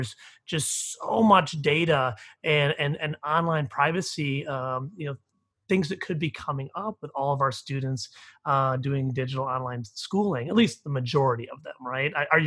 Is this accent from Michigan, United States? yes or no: yes; Ann Arbor, Michigan, United States; we both share an upbringing in Ann Arbor